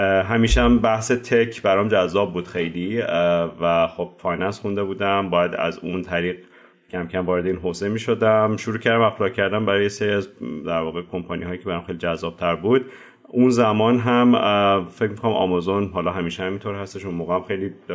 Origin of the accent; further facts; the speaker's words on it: Tehran, Tehran Province, Iran; born there; من بهمن 1365 تهران به دنیا اومدم.